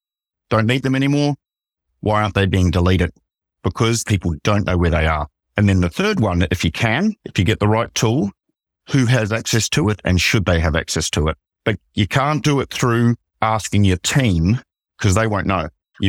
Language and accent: English; New Zealand; now in Australia; I actually am an Australian because I'm a New Zealander really, but I really am an Australian.